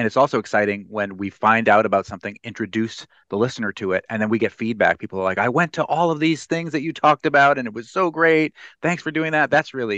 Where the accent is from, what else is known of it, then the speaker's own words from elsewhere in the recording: Boston, Massachusetts, United States; I grew up in the Boston area, and the Boston area radio stations were doing it really, really well.